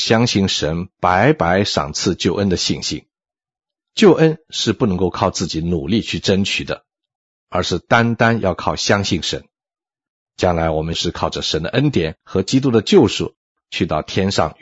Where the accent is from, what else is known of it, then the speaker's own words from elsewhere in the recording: China; 这个出入很可能是因为从前犹太人和我们中国人一样尊老敬贤的缘故